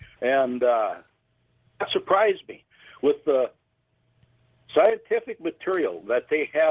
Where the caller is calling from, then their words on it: Lewistown, United States; I'm calling here from Lewistown.